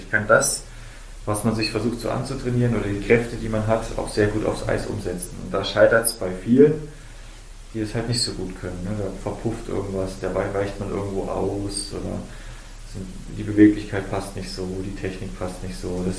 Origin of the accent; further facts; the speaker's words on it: Oberhof, Thuringia, Germany; Ich bin halt Oberhofer, bin Thüringer und dieses Bundesland hat mich auch groß gemacht.